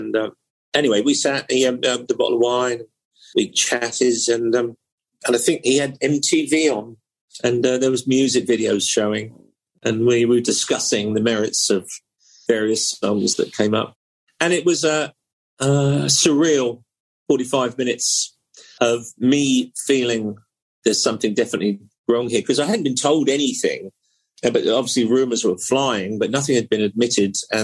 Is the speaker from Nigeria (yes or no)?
no; Portsmouth, South East England, United Kingdom; my hometown, I come from Portsmouth, and part of Portsmouth, next to Portsmouth, a place called Gosport across the water.